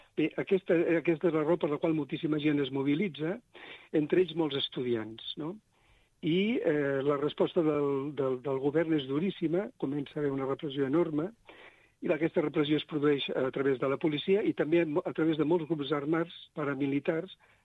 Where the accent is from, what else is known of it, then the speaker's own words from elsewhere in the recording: Balsareny, Catalonia, Spain; Jo sóc de Balsareny, com en Pere Casaldàliga, el vicepere.